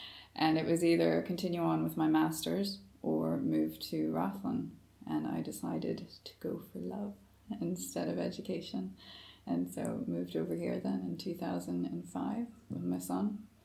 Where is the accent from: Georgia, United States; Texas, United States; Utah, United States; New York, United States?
Texas, United States; Houston; moved away; I was born in Houston, Texas. Grew up there until I moved over here. So I'm a Texan first, and then I say I'm an American when I have to show my passport.